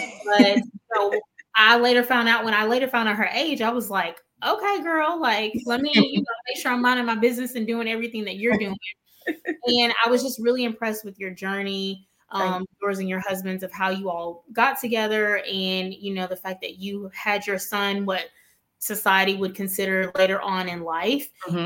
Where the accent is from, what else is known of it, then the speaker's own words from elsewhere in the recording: Mobile, Alabama, United States; also born or lived in New Orleans; now in Atlanta, United States; And, you know, living in New Orleans, cause I'm from Mobile, same, like, very similar culture.